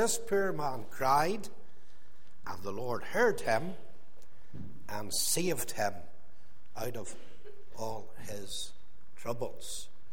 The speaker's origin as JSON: {"language": "English", "town": "Belfast", "region": "Northern Ireland", "country": "United Kingdom", "tie": "born or raised there", "said": "I'm born and brought up in the Lower Shankill, in a place called Brown Square. And it was a real hot loyalist place, just on the verge of a Catholic place"}